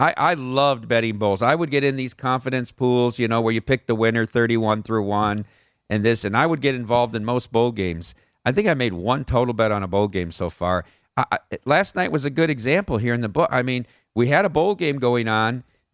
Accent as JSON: {"language": "English", "region": "Iowa", "country": "United States", "tie": "born or raised there", "said": "even growing up in Iowa, I was a big 76ers fan"}